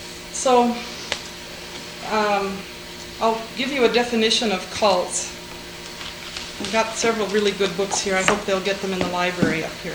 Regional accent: St. Cloud, Minnesota, United States; I'm from St. Cloud.

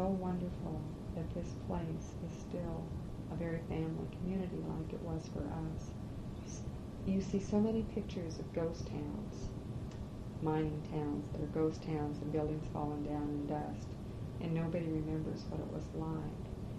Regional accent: Holden, Washington, United States; also born or lived in Marysville; But when people ask me where I grew up, there's no question in my mind that I grew up in Holden.

